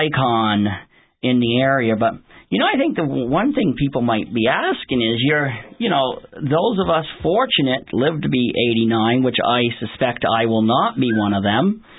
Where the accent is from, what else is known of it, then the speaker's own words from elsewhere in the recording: Newport, Vermont, United States; now in Derby, United States; I was born and raised in Newport, and I live in Derby now.